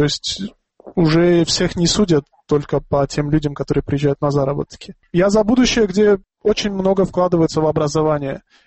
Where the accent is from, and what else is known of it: Tajikistan